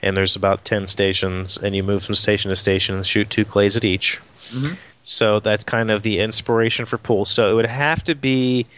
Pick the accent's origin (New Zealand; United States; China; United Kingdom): United States; West Virginia; Well, I am from West Virginia, so.